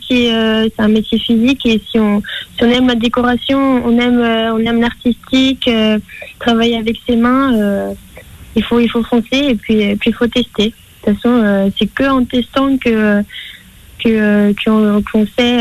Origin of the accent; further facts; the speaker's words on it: Saint-Brieuc, Brittany, France; born there; je suis née à Saint-Brieuc, du coup je suis encore plus contente de faire la compétition où j'habite. je connais très bien la Bretagne.